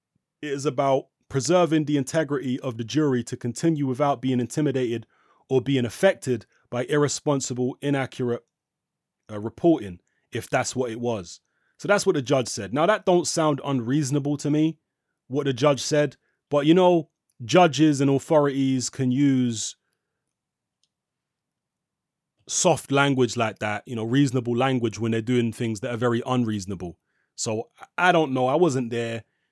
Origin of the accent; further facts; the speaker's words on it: United Kingdom; growing up in Britain